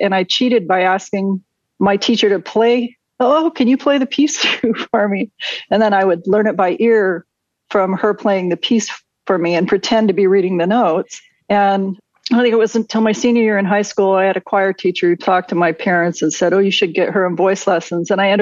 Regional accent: Oregon, United States; born or raised there

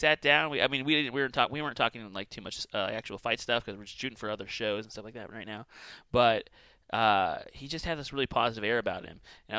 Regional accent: California, United States; now in Boise, United States; I wasn't born here. I spent 15-ish years. And I was originally from California

